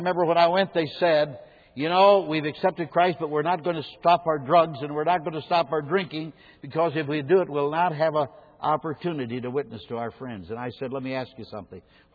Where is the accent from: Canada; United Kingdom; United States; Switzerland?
United States; Berne, Indiana; I'm from Bern, Indiana, and we had a little place called Hap's Place.